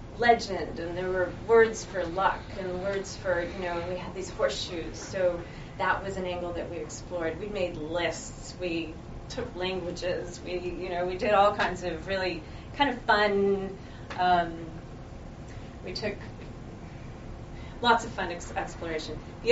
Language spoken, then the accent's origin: English; United States; I'm American. I speak English. So let's have this be English.